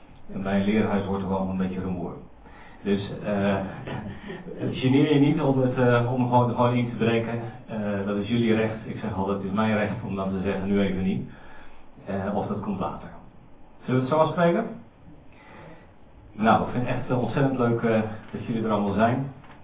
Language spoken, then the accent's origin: Dutch; Bodegraven, South Holland, Netherlands; Ik kom uit Bodegraven. Ik woon daar samen met mijn vrouw.